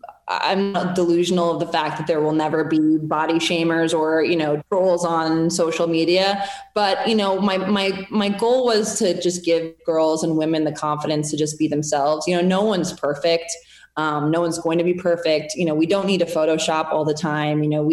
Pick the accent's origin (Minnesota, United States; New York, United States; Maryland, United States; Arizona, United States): Minnesota, United States; I'm from just south of Minneapolis. I grew up on a little hill called Buck Hill. So yeah, that's me.